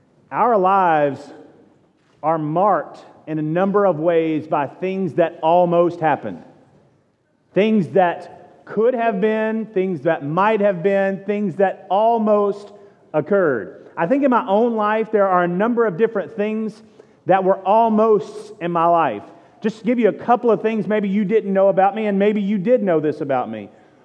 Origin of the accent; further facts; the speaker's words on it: Texas, United States; I come from Southeast Texas.